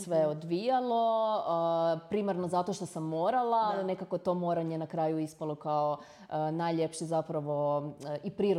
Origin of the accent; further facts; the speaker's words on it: Đurđevac, Koprivnica-Križevci County, Croatia; now in Zagreb, Croatia; preselila sam se iz Đurđevca, mjesto gdje sam zapravo bila pola svog života, u Zagreb